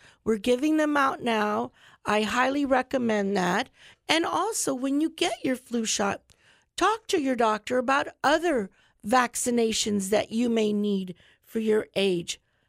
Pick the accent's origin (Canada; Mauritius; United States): United States; which I grew up here in Charlotte County my whole life